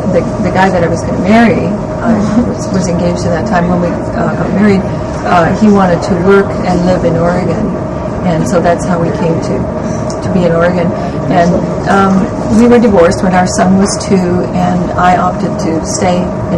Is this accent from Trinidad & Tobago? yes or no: no; Netherlands; now in United States; Well, we're originally from Holland, and I was born in Holland.